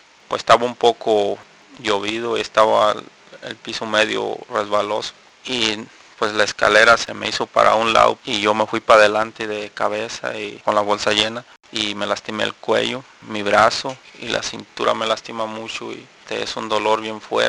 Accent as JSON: {"language": "Spanish", "region": "Michoacán", "country": "Mexico", "said": "soy de Michoacán."}